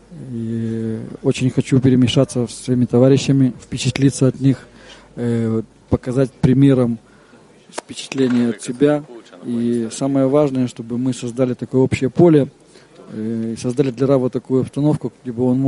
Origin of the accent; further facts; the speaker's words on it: Israel; я приехал из Израиля.